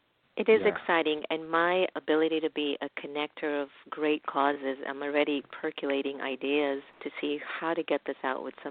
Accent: Jamaica; And I'm Jamaican too.

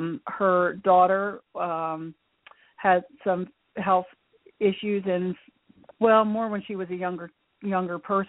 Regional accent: Dover, Delaware, United States; So in April of last year, I did a seminar in my hometown of Dover, Delaware

